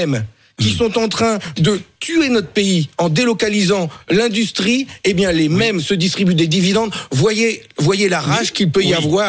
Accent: Hauts-de-France, France; toutes ces usines qui se ferment chez moi dans le Nord

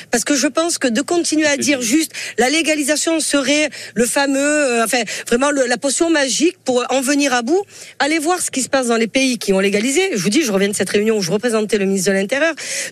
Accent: Marseille, Provence-Alpes-Côte d'Azur, France; Moi, à titre personnel, en tant que Marseillaise, très fière.

